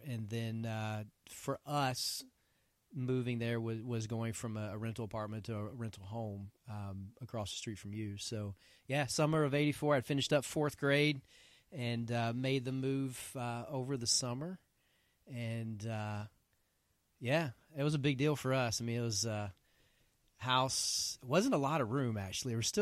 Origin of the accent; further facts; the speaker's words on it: Donelson, Tennessee, United States; most people know us and know we grew up in Donelson. I'm more Donelson Hermitage